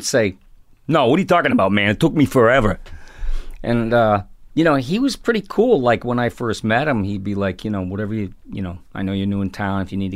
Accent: Ireland

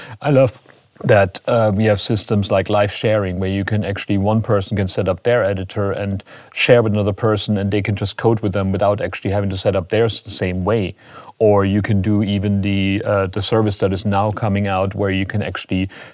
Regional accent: England, United Kingdom; as an English person, you never get a chance to actually learn another language

